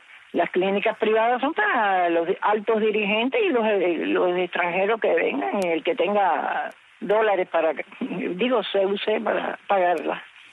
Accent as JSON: {"language": "Spanish", "town": "Los Pinos", "region": "Havana", "country": "Cuba", "tie": "born or raised there", "said": "yo que nací no, pero me crié en Los Pinos."}